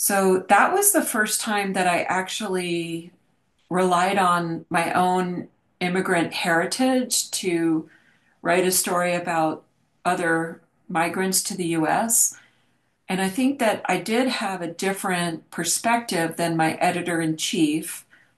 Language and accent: English; New Jersey, United States; I grew up primarily in New Jersey, K through 12 anyway